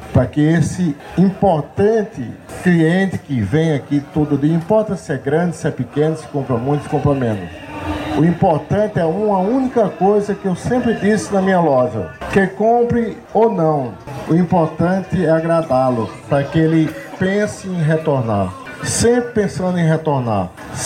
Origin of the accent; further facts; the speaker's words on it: Catolé, Paraíba, Brazil; isso para nós que somos de Catolé e amamos Catolé é motivo de muito orgulho